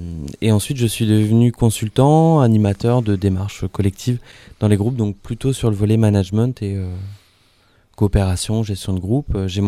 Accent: Lille, Hauts-de-France, France; Alors moi, je suis originaire de Lille, donc je suis arrivé il y a un an et demi

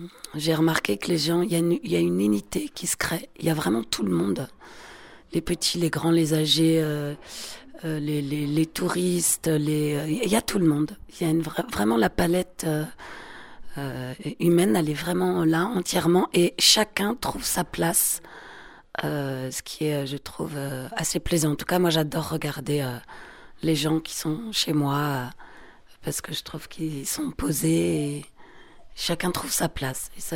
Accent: Paris, Île-de-France, France; moved away; éviter le stress, la cohue, le métro, puisque je viens de Paris.

